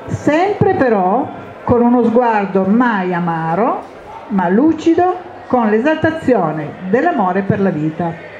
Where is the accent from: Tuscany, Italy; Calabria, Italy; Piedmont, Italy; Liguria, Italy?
Piedmont, Italy; Turin; Tanto perché sono una torinese